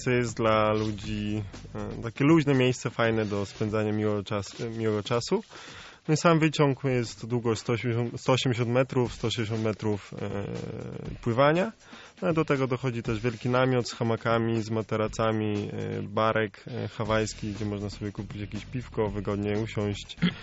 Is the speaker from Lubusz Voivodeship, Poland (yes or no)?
no; Biłgoraj, Lublin Voivodeship, Poland; że pochodzimy z Biłgoraja, gdzie to jest 20 minut do Biszczy.